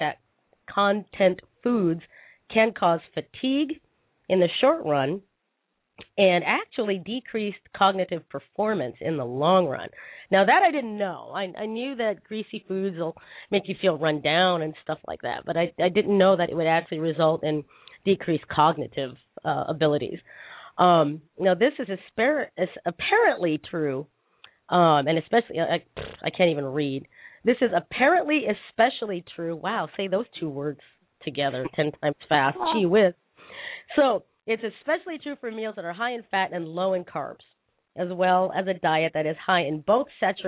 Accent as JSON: {"language": "English", "country": "Philippines", "said": "and duh, a lot of rice because I'm Filipino, right?"}